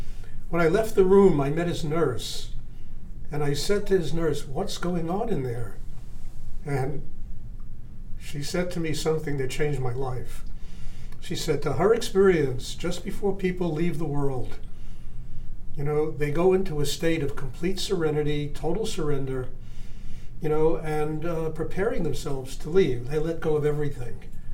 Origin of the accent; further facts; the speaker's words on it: Bronx, New York, United States; born there; I was born in the Bronx, New York, in the South Bronx, actually. You know, tenement area of New York.